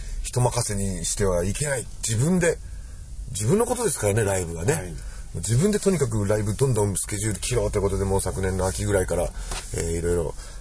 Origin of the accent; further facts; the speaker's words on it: Sendai, Miyagi, Japan; 僕小さい頃仙台で育ちましたからね